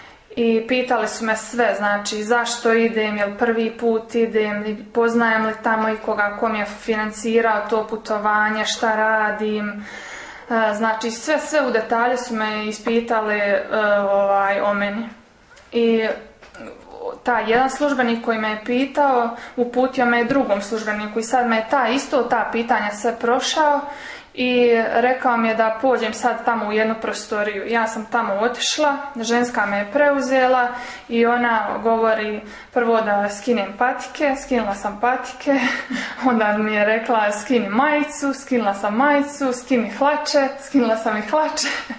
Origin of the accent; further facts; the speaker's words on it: Rama, Federation of Bosnia and Herzegovina, Bosnia & Herzegovina; dolazim iz Rame, imam 27 godina.